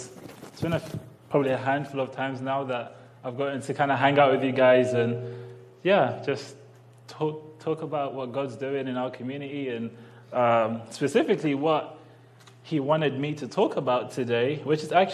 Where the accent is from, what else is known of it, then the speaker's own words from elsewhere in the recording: London, United Kingdom; I am from London, for those of you that haven't realized that already.